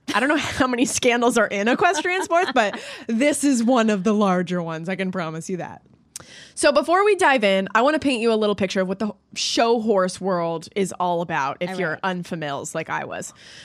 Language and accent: English; Canada; I'm Canadian, full disclosure. I'm not even American.